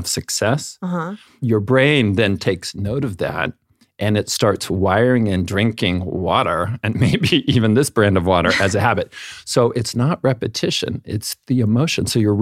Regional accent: Fresno, California, United States; I was raised in Fresno, California, the most glamorous part of California, in a Mormon family.

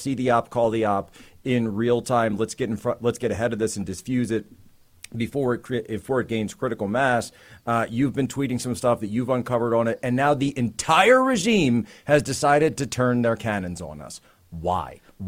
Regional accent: Pennsylvania, United States; We're talking about a 10,000 vote delta in many of these swing states in Pennsylvania, my home state

